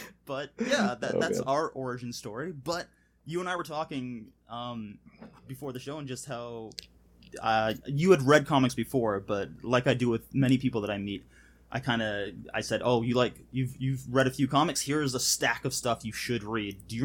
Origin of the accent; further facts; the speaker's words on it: Canada; now in Paisley, United Kingdom; I'm a Canadian and British cartoonist, comics educator living in Paisley, Scotland.